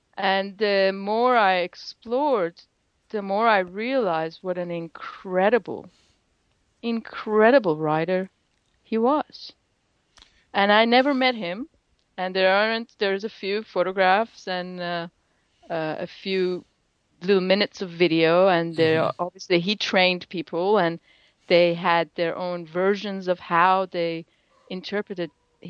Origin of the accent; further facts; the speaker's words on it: Melbourne, Victoria, Australia; Nothing against people in Sydney, but I'm actually from Melbourne.